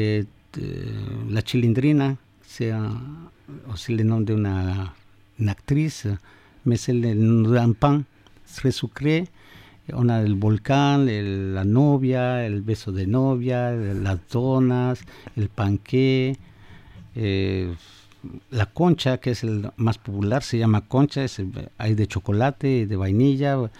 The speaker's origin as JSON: {"language": "French", "region": "Mexico City", "country": "Mexico", "tie": "born there", "second_language": "French", "said": "Donc, je suis mexicain, avec des racines un petit peu partout. Je suis né à Mexico."}